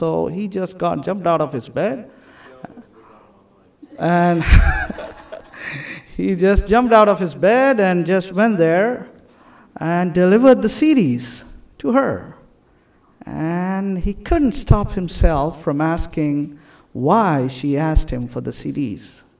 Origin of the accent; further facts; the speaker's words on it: India; As you know, I'm from India